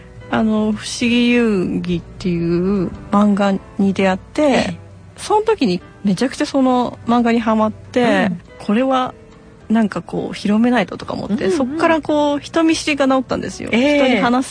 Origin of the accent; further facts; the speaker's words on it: Okazaki, Aichi, Japan; はい、岡崎ですね。岡崎生まれ岡崎育ちです、